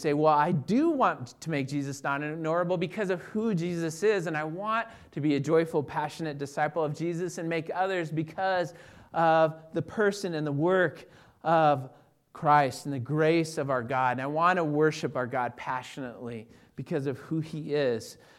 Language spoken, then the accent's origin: English; Greeley, Colorado, United States; most of you know that I grew up here in northern Colorado. Grew up in Greeley, born and raised in Greeley, and a natural result of being born and raised in Colorado is often that you end up being a Broncos fan from early on.